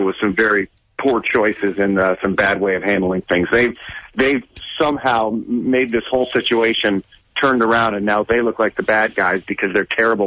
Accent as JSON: {"language": "English", "region": "New York", "country": "United States", "tie": "born or raised there", "said": "I grew up in New York."}